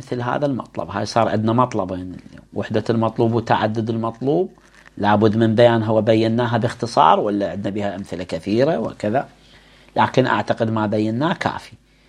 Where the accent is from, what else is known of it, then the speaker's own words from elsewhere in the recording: Iraq; احنا عندنا بالعراق لفظ الطاسة